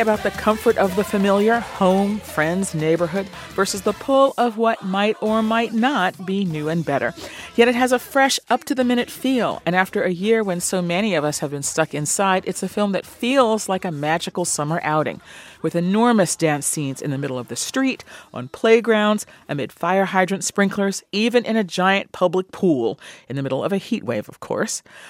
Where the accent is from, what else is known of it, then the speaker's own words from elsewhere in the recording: New York, United States; because I'm born and raised in New York, but because of the pandemic, I haven't been able to go home in more than a year.